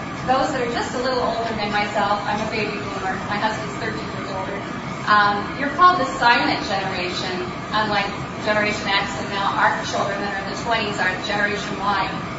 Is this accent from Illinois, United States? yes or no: yes; Illinois, United States; I'm from Illinois